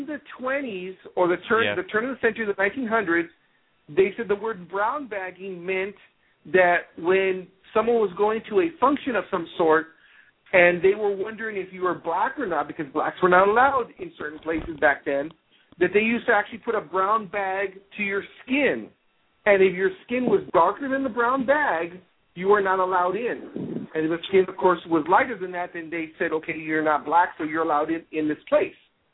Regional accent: California, United States; maybe because I'm just from Southern California. Roger's from here too also, and I was been born and raised.

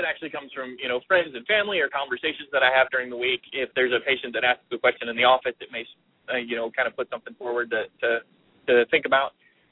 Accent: Kentucky, United States; I attended PodCamp Cincinnati here, and I'm from Northern Kentucky.

